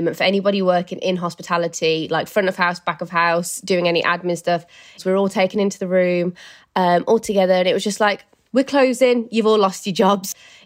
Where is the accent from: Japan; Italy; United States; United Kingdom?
United Kingdom; Birmingham, West Midlands; now in London, United Kingdom; So I live in London, but my hometown is in Birmingham in the Midlands in the UK.